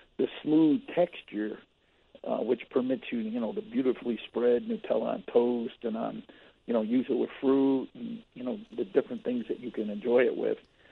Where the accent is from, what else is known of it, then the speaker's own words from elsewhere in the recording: Chicago, Illinois, United States; I remember I grew up in Chicago.